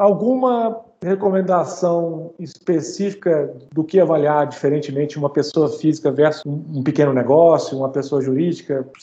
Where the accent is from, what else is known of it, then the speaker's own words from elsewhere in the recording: Minas Gerais, Brazil; A gente é mineiro, meio cauteloso